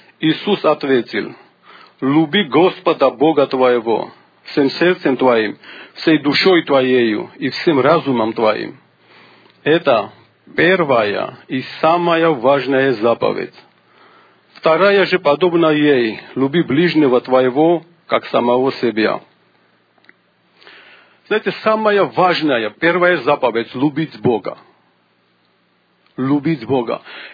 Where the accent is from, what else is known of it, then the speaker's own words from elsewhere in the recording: Georgia; Russian is a second language; Короче, вы знаете, что я из Грузии, у меня грамматика русская нет, я знаю разговорный русский язык